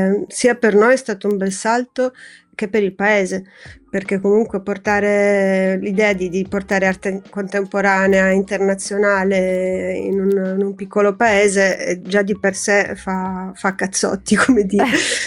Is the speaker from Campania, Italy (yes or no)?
no; Sardinia, Italy; soltanto io sono sarda